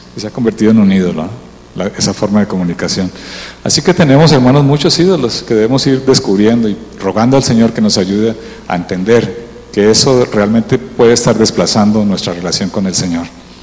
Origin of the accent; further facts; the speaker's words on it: Spain; Yo vengo de España y para los españoles el fútbol es un ídolo.